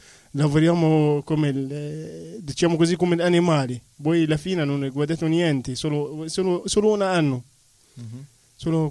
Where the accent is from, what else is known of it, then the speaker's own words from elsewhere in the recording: Egypt; Italian is a second language; Sono egiziano, sono arrivato in Egitto, non capisci la legge italiana, non capisci niente